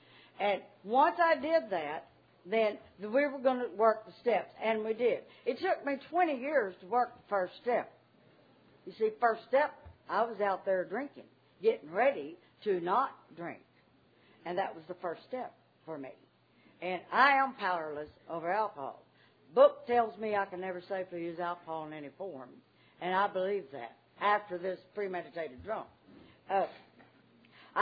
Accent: Texas, United States; I grew up in West Texas, and there's nothing to do out there anyway but drink.

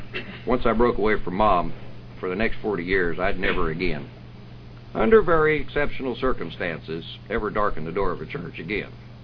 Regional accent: St. Johnsbury, Vermont, United States; accent: Vermont; St. Johnsbury was always home to me. As a matter of fact, I never really left Vermont. Not only did my accent never leave, I never really left.

